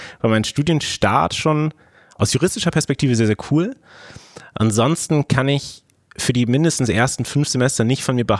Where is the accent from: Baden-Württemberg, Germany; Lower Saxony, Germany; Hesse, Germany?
Lower Saxony, Germany; Buchholz; Das ist südlich von Hamburg, mitten in Lüneburger Heide.